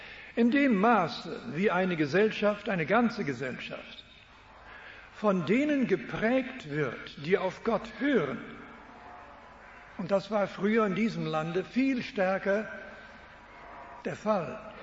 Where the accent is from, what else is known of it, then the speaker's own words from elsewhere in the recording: Switzerland; now in Canada; Ich komme aus der Schweiz. Heute aus Kanada, aber ich spreche immer noch manchmal Schweizerisch.